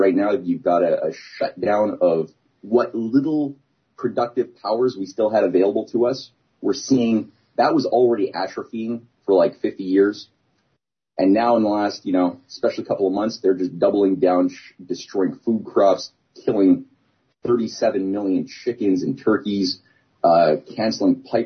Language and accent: English; Canada; And as a Canadian, I was treated in my schooling experience to not respect that because we're British.